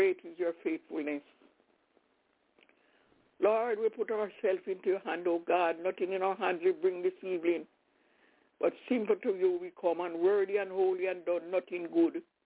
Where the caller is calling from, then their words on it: Albany, New York, United States; Sister Barnaby, I'm calling from Albany, New York.